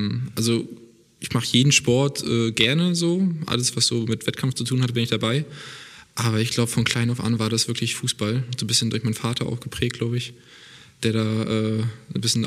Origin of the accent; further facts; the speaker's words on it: Bargeshagen, Mecklenburg-Vorpommern, Germany; Ich habe vorher angefangen bei mir im Dorf, ich komme aus Bargeshagen. War so ein kleiner Dorfverein.